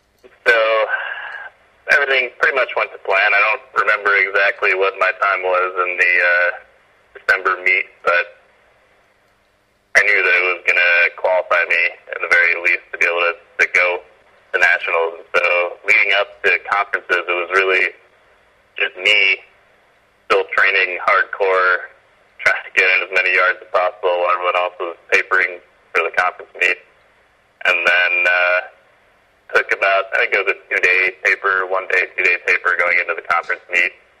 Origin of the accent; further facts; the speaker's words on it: United States; So I grew up in the States. I knew about the Estonian heritage